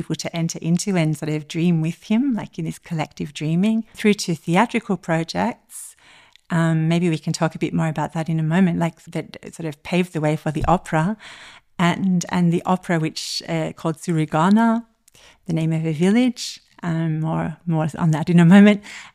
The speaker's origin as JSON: {"language": "English", "country": "Kosovo", "lives_now": "Germany", "said": "wouldn't it be beautiful to bring my home country and my new home country, our two home countries in a way"}